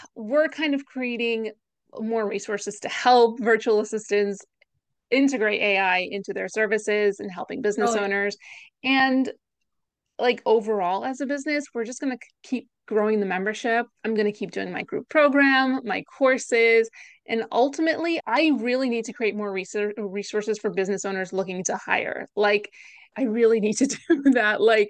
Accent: Greece; also born or lived in New York; now in United Kingdom; I'm Greek-American, so I was born in New York, and I grew up in Greece for a lot of my high school years.

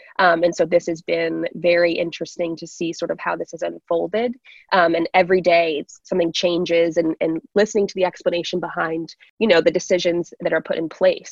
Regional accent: Virginia, United States; I'm actually from Virginia originally, and I studied crop and soil sciences.

